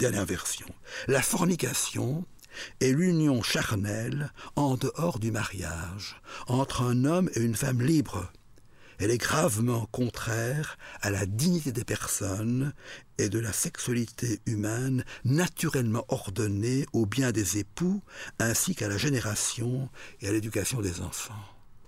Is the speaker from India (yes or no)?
no; Belgium; Je suis belge, européen, professeur, sexe masculin, père